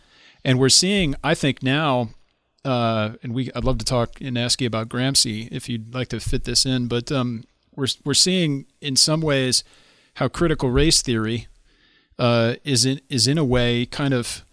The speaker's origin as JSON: {"language": "English", "country": "United States", "said": "I just want to point out that I'm an American"}